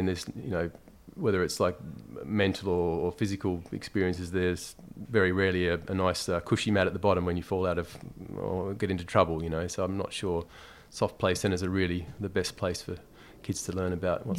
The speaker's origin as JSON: {"language": "English", "region": "Tasmania", "country": "Australia", "tie": "born or raised there", "lives_now": "London, United Kingdom", "said": "I was brought up in Tasmania, in essentially like a small country town."}